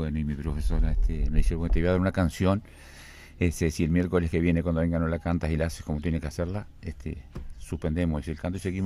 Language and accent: Spanish; Maldonado, Uruguay; also born or lived in Rocha; yo soy nacido en Rocha, ¿verdad? Y a los 5 años mi padre me trajeron para Maldonado con mi hermano de 8 meses y nos criamos en Maldonado y somos fernandinos